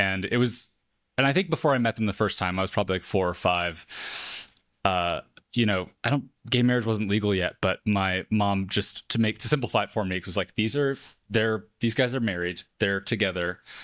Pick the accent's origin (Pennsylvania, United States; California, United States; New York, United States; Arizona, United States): California, United States; South Pasadena; No, I mean, I grew up in South Pasadena, so a lot of good like public schools there